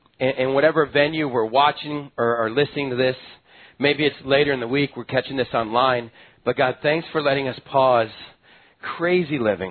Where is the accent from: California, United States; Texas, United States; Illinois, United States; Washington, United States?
Texas, United States; The other picture it brings up is growing up in Texas in my squirrely little elementary years with a brother that was 5 years older than me.